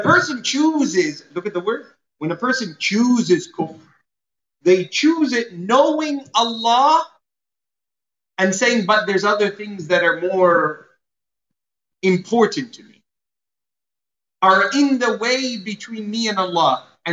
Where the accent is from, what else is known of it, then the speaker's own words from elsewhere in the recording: Canada; I feel like I've gone to Canada and came back because I'm Canadian initially.